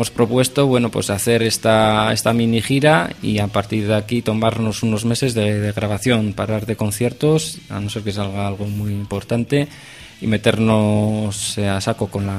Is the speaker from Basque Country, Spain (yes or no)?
yes; Bilbao, Basque Country, Spain; porque somos de Bilbao